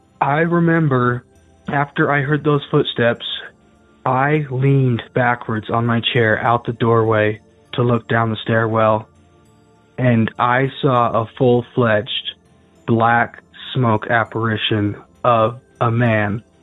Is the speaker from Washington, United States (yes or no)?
no; Manti, Utah, United States; I'm from Utah. So this call happened back in the house I grew up in when I was younger, the house I spent 21 years of my life in. I'm in a town in about the center of Utah called Manti.